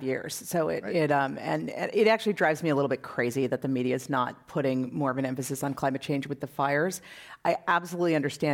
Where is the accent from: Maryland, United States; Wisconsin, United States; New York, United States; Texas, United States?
Wisconsin, United States; I'm from Wisconsin, so that was a really big win for me personally.